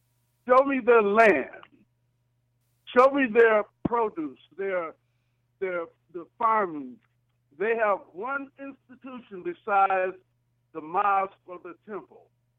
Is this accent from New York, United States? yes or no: no; Milwaukee, Wisconsin, United States; the closest I ever came to living in a community in America outside of where we grew up in Milwaukee